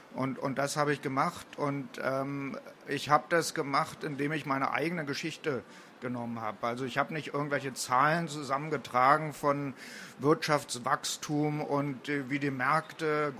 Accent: Berlin, Germany; moved away as an adult; now in Brussels, Belgium; Ich komme aus Ost-Berlin und im Moment, als die Mauer gefallen ist, war ich weg.

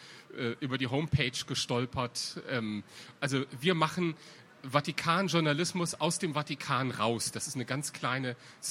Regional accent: North Rhine-Westphalia, Germany; now in Vatican City; Ich komme aus der Nähe von Bonn

